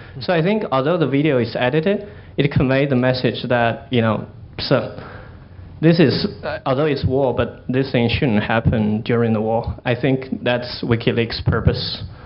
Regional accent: China; The second one is, I'm from China.

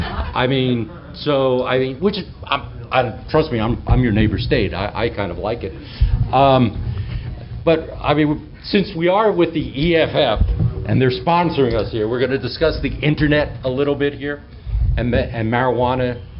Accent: New Hampshire, United States; I'm from New Hampshire. Yeah. You have a much nicer state, trust me.

